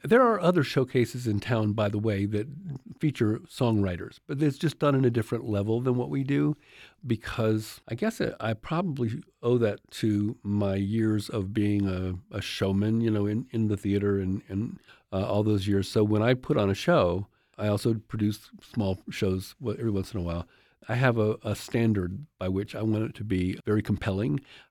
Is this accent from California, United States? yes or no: no; New York, United States; well, they call it downtown, but being a New Yorker, it's uptown, okay?